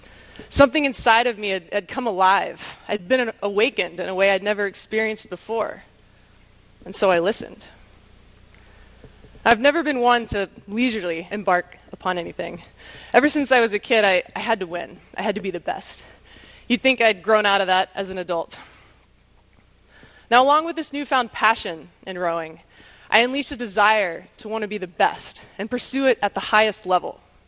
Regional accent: Louisiana, United States; I'm from Louisiana. I'm not scared of mosquitoes, but we don't mess around in small boats and water down there.

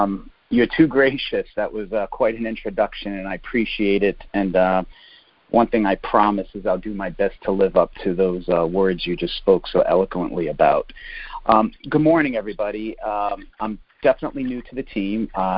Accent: Rhode Island, United States; So basically, I'm from Rhode Island. I went to high school and the University of Rhode Island here, graduated there in 1991.

